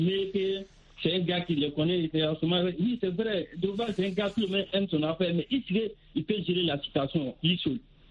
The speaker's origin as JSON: {"language": "French", "country": "Côte d’Ivoire", "said": "Chez nous, en Côte d'Ivoire, c'est vraiment souvent on cultive la haine avec la dénigrement des gens."}